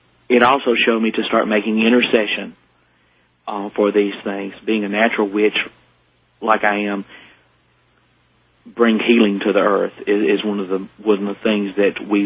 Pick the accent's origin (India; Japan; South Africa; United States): United States; Red Bay, Alabama; from Red Bay, Alabama.